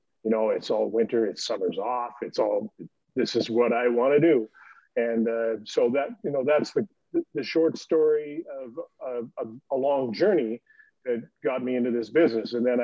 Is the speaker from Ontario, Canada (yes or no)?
no; Fort St. John, British Columbia, Canada; I had this job at a radio station in my hometown, Fort St. John, and way up in northern British Columbia.